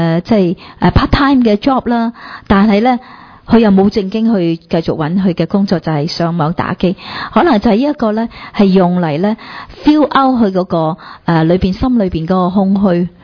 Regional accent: China; 即系我哋中国人好多时啊，即系怕丑啦

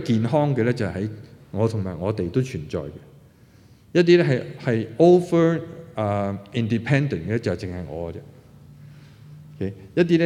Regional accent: China; 中國人就係一個好著重我哋係中國人

